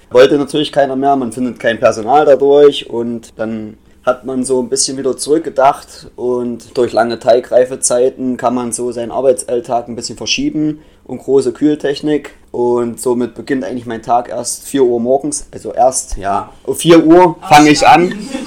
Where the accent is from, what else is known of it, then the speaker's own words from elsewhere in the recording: Artern, Thuringia, Germany; Also ich komme ursprünglich aus Artern, wie wahrscheinlich viele wissen. Ja, habe da bis letztes Jahr gewohnt, genau. Habe meine Lehre nach der 10. Klasse in Apolda gemacht, bei Bäckerei Döbel.